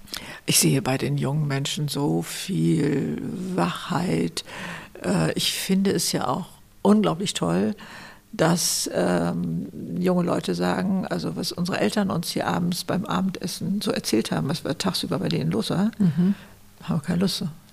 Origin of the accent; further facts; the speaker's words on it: Lower Saxony, Germany; Ich komme aus Niedersachsen